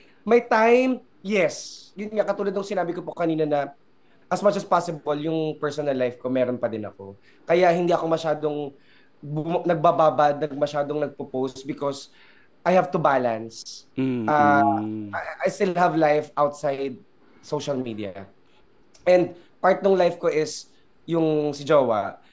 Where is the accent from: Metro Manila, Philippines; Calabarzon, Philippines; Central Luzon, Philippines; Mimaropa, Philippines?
Central Luzon, Philippines; magpatayo ng bahay para kanila mama, papa dito sa probinsya namin sa Zambales.